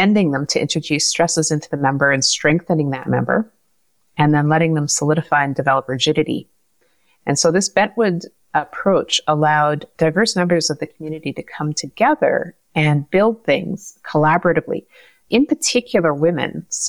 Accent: Sioux Lookout, Ontario, Canada; Wolf Clan, and my home community is Laxal First Nation, or Obishkekeng. So I grew up near Sioux Lookout in northern Ontario there, northwestern Ontario. I also have family on my dad's side in Alderville First Nation, and on my mom's side, from Winnipeg and Toronto.

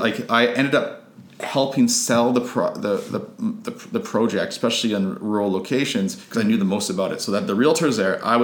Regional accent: West Vancouver, British Columbia, Canada; I'm actually from West Van, I grew up in West

